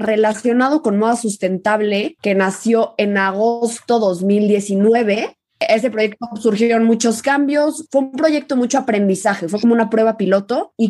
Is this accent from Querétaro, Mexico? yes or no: yes; Querétaro, Mexico; now in Mexico City, Mexico; Sí, yo crecí en Querétaro. Termina mi año y me vengo a la Ciudad de México para estudiar la universidad.